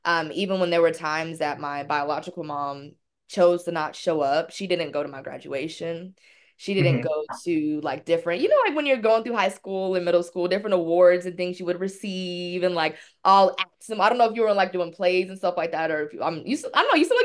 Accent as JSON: {"language": "English", "region": "Louisiana", "country": "United States", "tie": "born there", "also_born_or_lived": "Utah / Virginia / Germany", "said": "I've lived in like Utah, already mentioned Virginia. I was born in Louisiana. I, lived in Germany for a couple of years when I was younger. I was a baby though"}